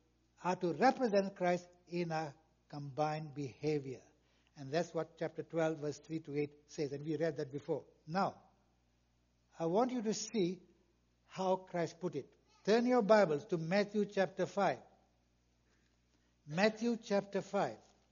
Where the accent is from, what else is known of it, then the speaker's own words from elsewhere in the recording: Kenya; moved away as an adult; I was born and raised in Kenya. I spent 35 years of my life in Kenya.